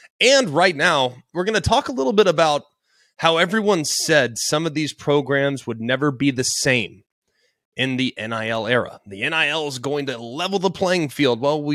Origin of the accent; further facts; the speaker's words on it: Dallas, Texas, United States; I'm from Dallas, okay? I love this city, I do.